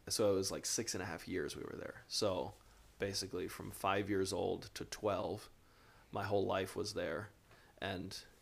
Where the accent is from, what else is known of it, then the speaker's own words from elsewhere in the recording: Winslow, Arizona, United States; So for me growing up in Winslow, I was just looking for anything exciting, anything that would happen.